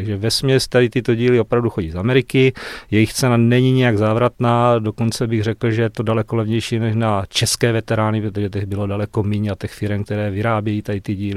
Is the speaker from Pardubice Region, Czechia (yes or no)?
no; Mutěnice, South Moravian Region, Czechia; No a protože jsme z Mutěnic, jsme z oblasti hezkých ženských dobrého vína, krásných vinohradů